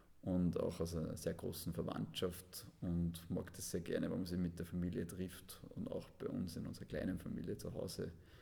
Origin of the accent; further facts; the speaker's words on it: Scharnstein, Upper Austria, Austria; Also ich bin in Scharnstein aufgewachsen und habe dann die Volksschule eben in Scharnstein gemacht und bin dann 8 Jahre ins Sportgymnasium in Wels gegangen.